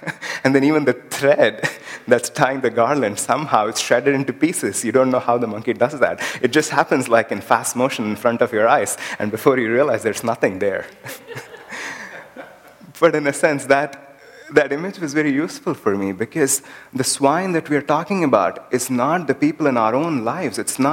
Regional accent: India; English is a second language; I remembered another expression that we often use in India. It's very commonly used in my mother tongue, especially

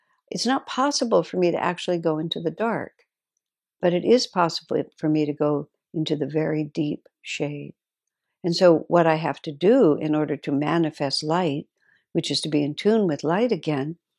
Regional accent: El Paso, Texas, United States; When I was a child, I grew up in El Paso, Texas, and Carlsbad Caverns was not very far away.

